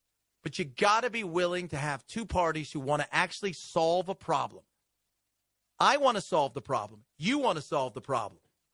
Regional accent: Long Beach, California, United States; I grew up in Long Beach, California.

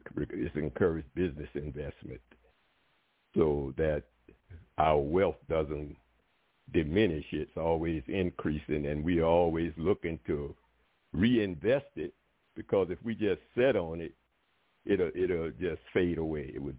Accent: New Orleans, Louisiana, United States; Yeah, and look, I'm from New Orleans, right? And you don't beat up women.

